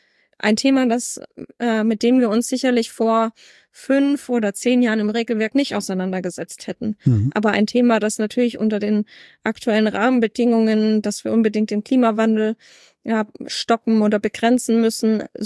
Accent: Berlin, Germany; ich komme ja persönlich aus Berlin.

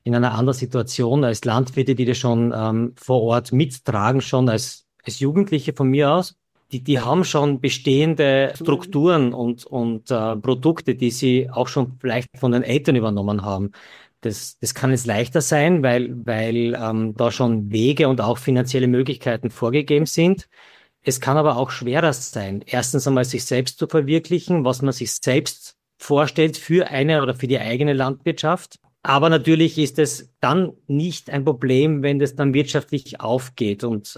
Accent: Graz, Styria, Austria; Wie gesagt, die Martina ist nach Graz gekommen, da war ja ich schon. Ich bin ja Grazer.

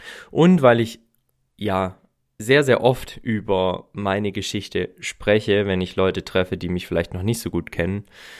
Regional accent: Herrenberg, Baden-Württemberg, Germany; Ich durfte ein Gymnasium besuchen hier in der Nähe von Stuttgart. Herrenberg ist mein Heimatort und ging da aufs Gymnasium.

